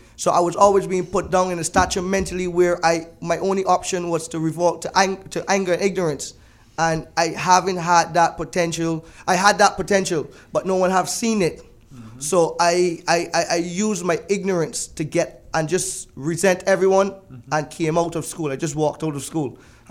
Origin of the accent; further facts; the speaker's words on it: Six Men's, Saint Peter, Barbados; also born or lived in Eagle Hall, St. Michael; I grew up in Six Men's in St. Peter. I ran around all over Checker Hall, Jonesy Hill, Crab Hill, Mile and Quarter. These are the places. And then I moved to Eagle Hall, St. Michael.